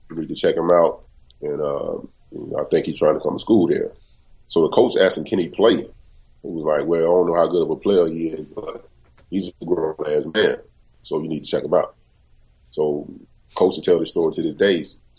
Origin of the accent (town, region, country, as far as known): Alabama, United States